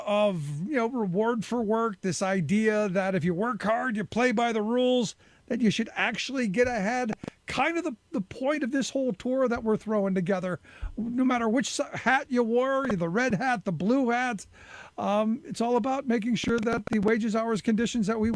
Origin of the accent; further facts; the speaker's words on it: Cleveland, Ohio, United States; growing up in Cleveland, it was all about steel and auto.